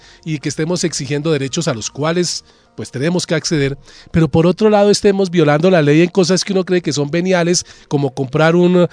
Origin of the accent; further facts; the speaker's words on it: Bogotá, Colombia; uno como bogotano, que lo soy